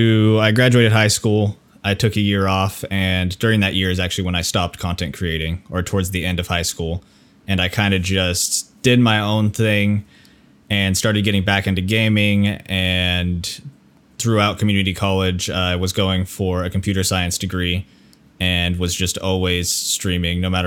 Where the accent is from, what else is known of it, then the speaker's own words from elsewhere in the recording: California, United States; I'm from California. We're outside of San Francisco. It's sort of a small town, but basically, yeah, it's just small town, not a whole lot